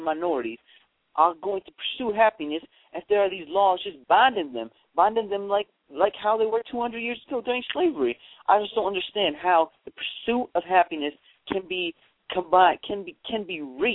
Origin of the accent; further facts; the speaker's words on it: Deep South, United States; I'm coming from the South, the Deep South, and as you can see, you know, I come from a very high-class white society